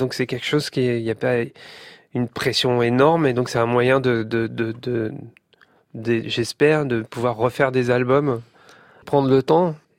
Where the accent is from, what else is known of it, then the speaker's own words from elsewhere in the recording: Brest, Brittany, France; born there; Je suis né à Brest.